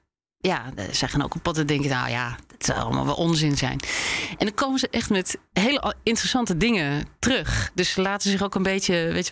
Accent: Rotterdam, South Holland, Netherlands; ik kom zelf uit Rotterdam-Zuid.

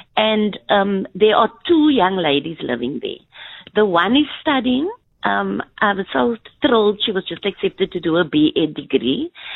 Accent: Cape Town, Western Cape, South Africa; I grew up on the Cape Flats with 5 of us in 1 small bedroom.

